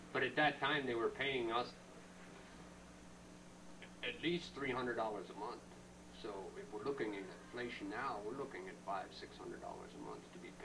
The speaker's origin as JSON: {"language": "English", "region": "Virginia", "country": "United States", "moved": "yes", "said": "I'm an implant from Virginia. I came here in 1965."}